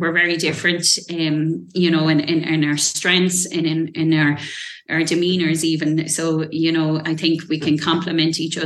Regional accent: Drogheda, County Louth, Ireland; So I grew up running around United Park as a baby and developed into a fan in my own right and developed into a volunteer as a teenager.

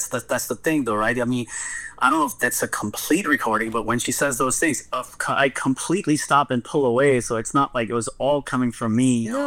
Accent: New York, United States; I am from New York, and where the F would I do forensic work?

